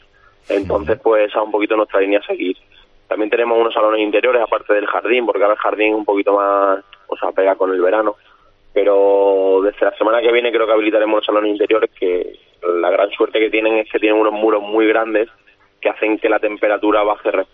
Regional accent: Cáceres, Extremadura, Spain; Sí, bueno, yo soy de Cáceres

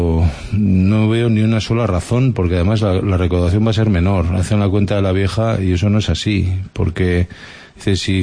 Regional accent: Pamplona, Navarre, Spain; Y ya lo digo como rojillo, como navarro, como pamplonés.

